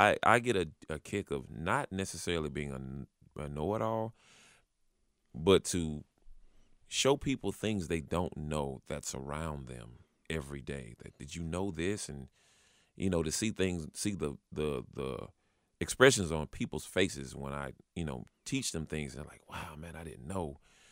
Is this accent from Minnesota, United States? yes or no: no; Winston-Salem, North Carolina, United States; I live in Winston-Salem. I was from Winston-Salem. I went to see Winston-Salem State.